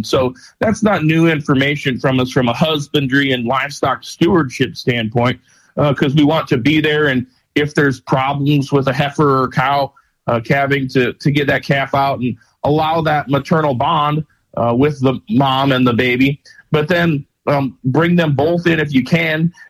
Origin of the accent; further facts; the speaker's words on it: South Dakota, United States; I know that I grew up in South Dakota